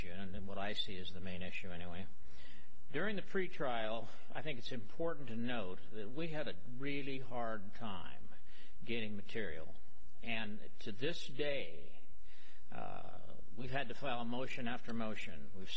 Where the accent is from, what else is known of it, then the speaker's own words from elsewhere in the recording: Phoenix, Arizona, United States; I'm from Phoenix